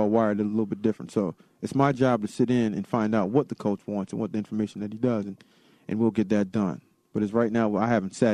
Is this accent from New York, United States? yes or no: no; Silver Spring, Maryland, United States; You know what? I'm from Silver Spring, Maryland.